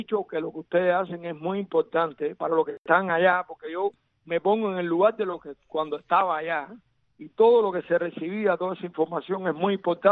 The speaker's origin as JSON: {"language": "Spanish", "country": "Cuba", "moved": "yes", "said": "cuando salí de Cuba en el 92"}